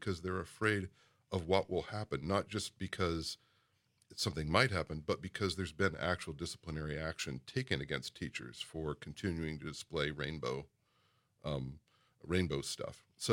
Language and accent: English; Kentucky, United States; I remember I grew up in South Central Kentucky in the 80s